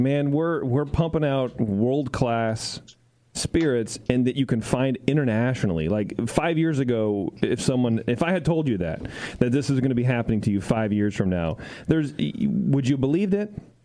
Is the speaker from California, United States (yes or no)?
yes; California, United States; Yeah. Look, we're from California. We don't really go very hard, but Eric is here.